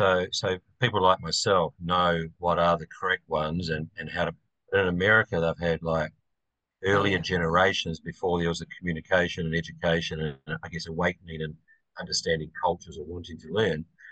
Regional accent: New Zealand; growing up in New Zealand

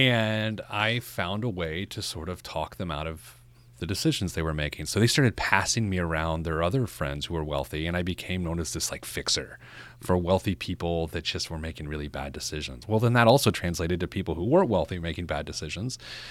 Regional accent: Indiana, United States; growing up, I went to Pike High School. I grew up in Central Indiana

